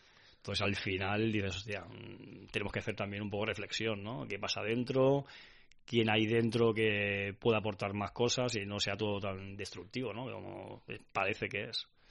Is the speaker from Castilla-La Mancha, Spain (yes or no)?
no; Barcelona, Catalonia, Spain; soy catalán, nacido en Barcelona